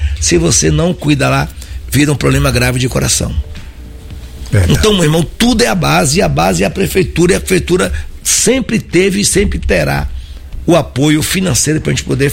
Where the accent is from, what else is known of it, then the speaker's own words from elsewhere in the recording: Palmeirinha, Bahia, Brazil; Eu saí com 9 anos de Palmeirinha. Eu nunca tinha visto um posto de saúde.